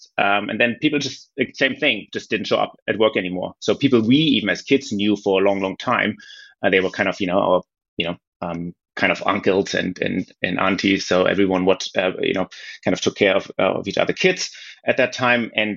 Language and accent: English; Berlin, Germany; And I grew up in Berlin as well, you have to say. So that's a city that's quite vibrant, constantly changing anyway.